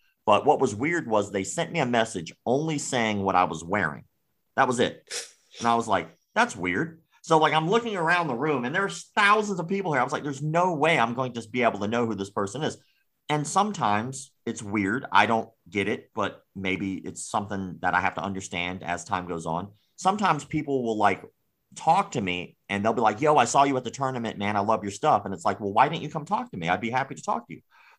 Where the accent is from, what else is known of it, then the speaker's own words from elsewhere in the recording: United States; But I'm from America, and I know how easy it would have been for me to get a gun there.